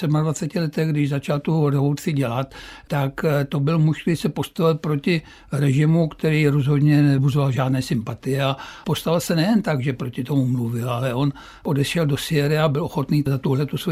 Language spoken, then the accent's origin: Czech; Skryje, Central Bohemian Region, Czechia; born there; já jsem se narodil ve Skrých, což je notoricky známá lokalita pro geology